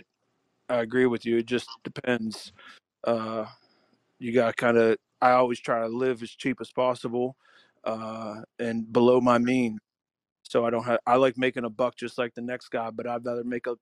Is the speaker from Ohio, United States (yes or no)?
yes; Ohio, United States; Yes, sir. I'm only like a half hour from Pittsburgh. I live right on the border of PA in Ohio.